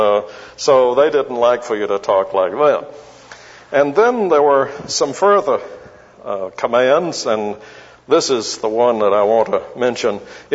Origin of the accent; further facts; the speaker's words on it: Alabama, United States; I grew up also in Alabama as a little boy, and I can still remember going in public places and seeing spittoons too.